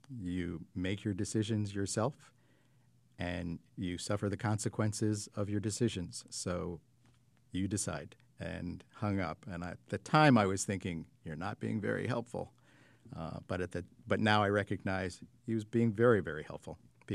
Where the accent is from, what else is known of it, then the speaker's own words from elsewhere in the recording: Bethlehem, Pennsylvania, United States; I'm from Bethlehem, and I identify as African American, and this is my story. As I was growing up, I did recognize that, no, there weren't a lot of people who looked like me.